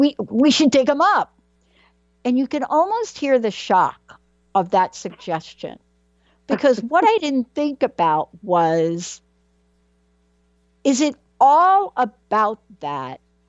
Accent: New York City, New York, United States; born there; So look, I was born in the Bronx, right? Everything is cement.

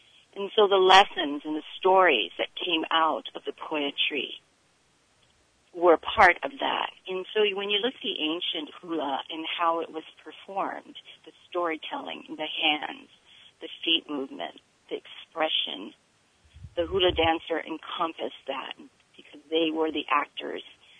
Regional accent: Makaha, Hawaii, United States; I loved, and growing up in Makaha in the 50s was just fabulous.

